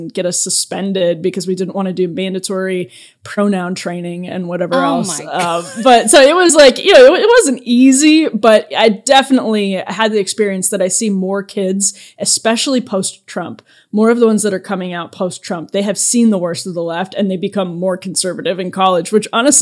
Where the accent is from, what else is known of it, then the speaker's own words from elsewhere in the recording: Wisconsin, United States; So basically just growing up in Wisconsin, I was incredibly frustrated.